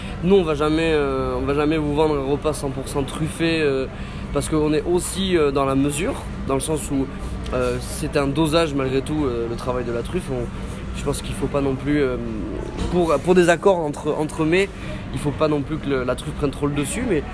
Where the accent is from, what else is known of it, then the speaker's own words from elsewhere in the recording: Nouvelle-Aquitaine, France; born there; Je suis né au Pays Basque